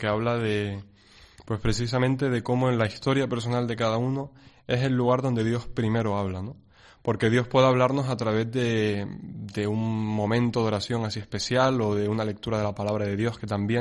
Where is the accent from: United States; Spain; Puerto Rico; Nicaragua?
Spain; Las Palmas, Canary Islands; yo soy de Las Palmas, del barrio Mesa y López.